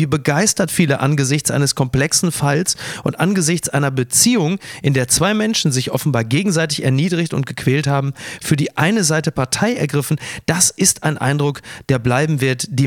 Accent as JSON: {"language": "German", "town": "Castrop-Rauxel", "region": "North Rhine-Westphalia", "country": "Germany", "said": "ich komme aus Castrop-Rauxel"}